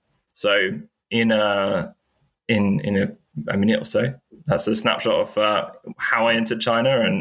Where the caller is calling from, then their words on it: Oxford, South East England, United Kingdom; So I am joining you from surprisingly sunny and warm UK. Specifically speaking to you from my home base near Oxford today.